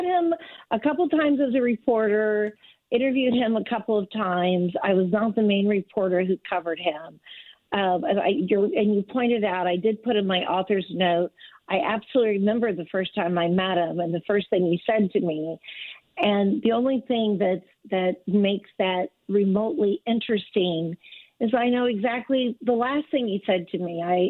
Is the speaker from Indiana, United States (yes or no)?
no; Martinsburg, Missouri, United States; I grew up in Audrain County, which is about 2 hours west of St. Louis. I grew up in a little bitty town called Martinsburg. My dad was a farmer